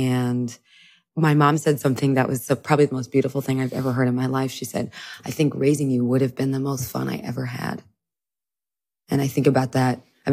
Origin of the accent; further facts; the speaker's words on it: Florida, United States; I grew up in all kinds of places, but I grew up mostly in Florida. I moved around a lot.